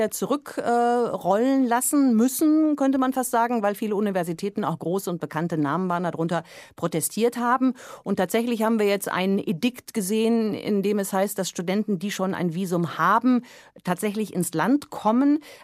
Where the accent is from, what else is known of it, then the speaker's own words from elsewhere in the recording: Germany; Als Deutscher kann man nicht aufhören zu staunen.